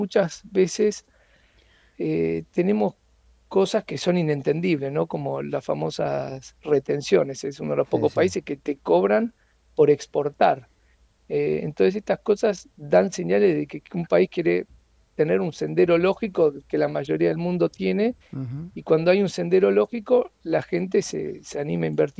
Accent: Argentina; Los argentinos somos descendientes

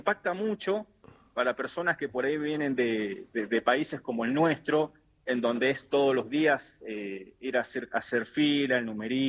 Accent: Argentina; moved away; yo es lo que más extraño a veces de Argentina

